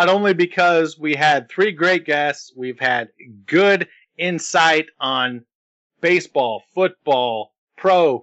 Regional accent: Lacey, Washington, United States; I knew that Ronnie was from my hometown of Lacey, Washington

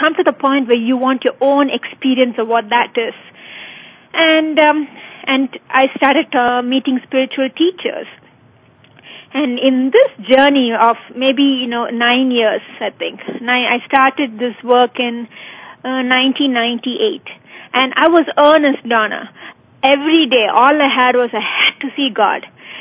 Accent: southern India, India; born there; I was born in India, southern India. We didn't have a lot of money.

